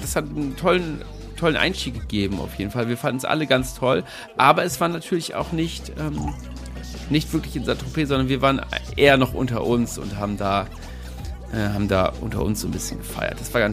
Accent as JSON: {"language": "German", "town": "Oldenburg", "region": "Lower Saxony", "country": "Germany", "said": "Wir sind alle eher von der ländlichen Region, also aus Oldenburg da in der Nähe, und können mit diesem Schickimicki-Zeug wenig anfangen."}